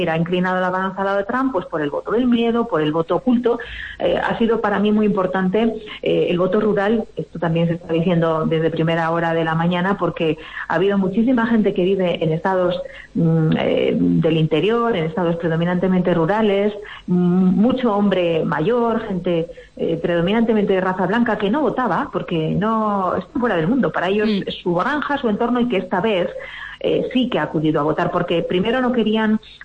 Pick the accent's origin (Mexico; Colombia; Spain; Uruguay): Spain; No olvidemos que para nosotros como europeos y como españoles podemos pensar o puede parecer que es una cuestión nimia, ¿verdad?